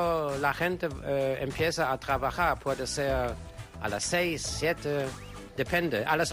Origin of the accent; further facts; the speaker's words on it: Germany; Spanish is a second language; Cenar a las 8. A las 8. Porque en Alemania comemos más pronto, no como